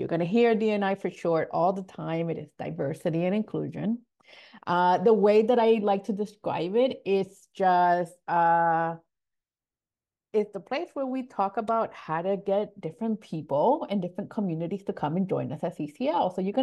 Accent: Ecuador; now in West Palm Beach, United States; I am originally from Ecuador.

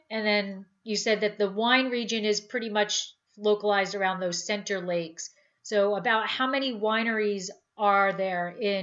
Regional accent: New Jersey, United States; because we're originally from New Jersey

